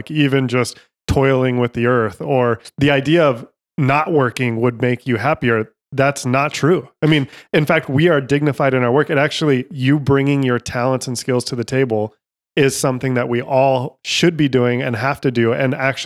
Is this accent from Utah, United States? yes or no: yes; Utah, United States; I'm from Utah. We, you know, grew up hunting and stuff.